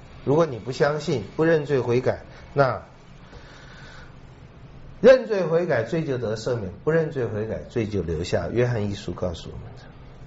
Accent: China; 我们中国人知道东条英机就在那次战犯里被处死

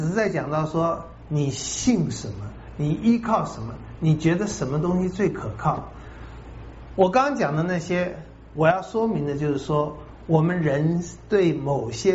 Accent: Taiwan; 但是我在小的时候，我们台湾人还不大相信新台币

